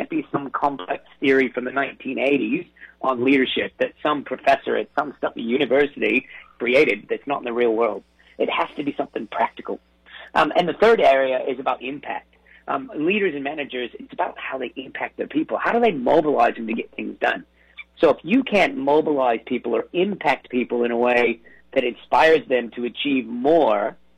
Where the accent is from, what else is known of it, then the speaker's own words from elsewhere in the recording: United States; moved away as an adult; now in Sydney, Australia; And I've been in Sydney, Australia for 23 of those years. I grew up in America.